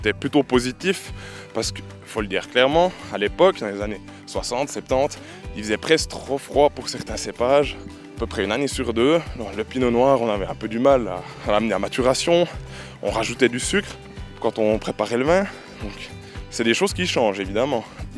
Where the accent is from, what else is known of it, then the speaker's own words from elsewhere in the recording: Jura, Switzerland; D'origine, je suis jurassien.